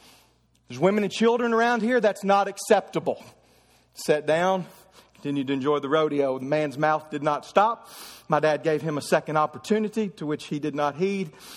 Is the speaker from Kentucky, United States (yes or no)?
yes; Eddyville, Kentucky, United States; One of my most vivid memories as a young boy, I grew up in Eddyville, Kentucky.